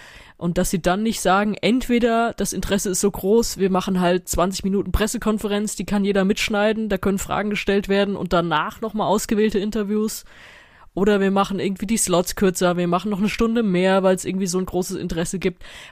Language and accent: German; Mainz, Rhineland-Palatinate, Germany; Ich bin in Mainz zur Schule gegangen